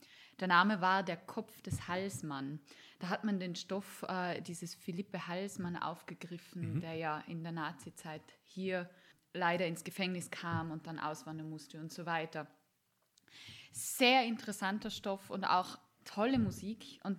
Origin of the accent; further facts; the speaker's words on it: Tyrol, Austria; Ich bin Tirolerin und meine Familie ist eine halbe Stunde weg.